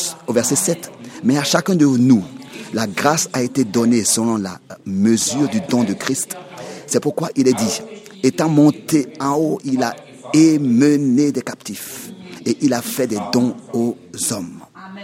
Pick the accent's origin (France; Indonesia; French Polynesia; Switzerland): Switzerland; je peux le dire en tant que Suisse